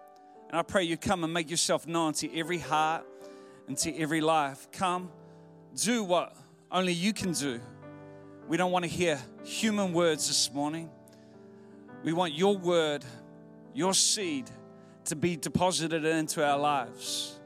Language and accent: English; New Zealand; And I am from New Zealand. Some people call it the seventh state of Australia. But I like to think of Australia as the West Island of New Zealand.